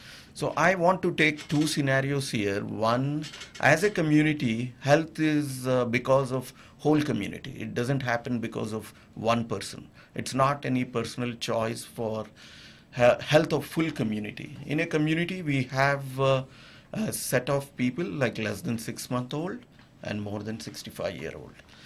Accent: India; moved away as an adult; I grew up in India

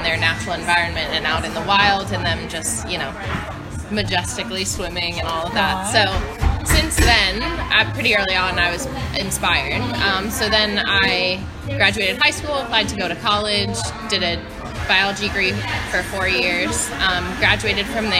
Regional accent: Charlottesville, Virginia, United States; So I'm from Charlottesville in the state of Virginia on the east coast of the United States.

